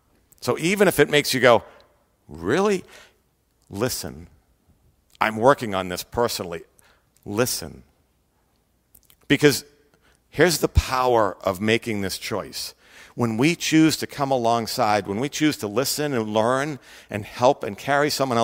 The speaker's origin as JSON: {"language": "English", "country": "United States", "said": "I'm an American. I'm a Christian. I'm a husband and I'm a father."}